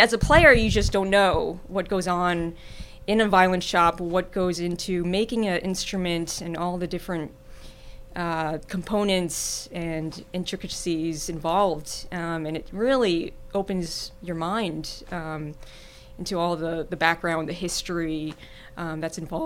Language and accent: English; New York, United States; Well, I was born and raised in New York, just north of the city.